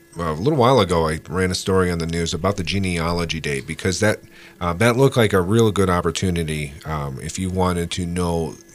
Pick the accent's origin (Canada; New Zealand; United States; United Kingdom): United Kingdom; South West England; I am not Finnish. I'm Cornish, mm-hmm.